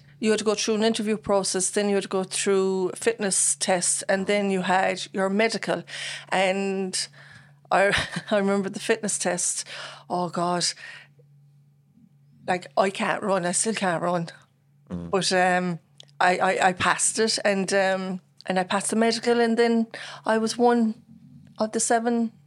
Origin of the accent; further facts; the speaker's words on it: Bandon, Munster, Ireland; I'm from Bandon, born in St. Finbarr's in 1977 and born and reared in Bandon in Richmond Court, council estate, five of us in the family